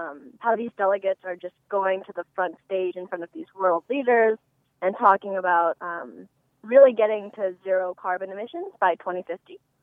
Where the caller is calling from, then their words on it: Orange County, California, United States; I'm from Orange County in California.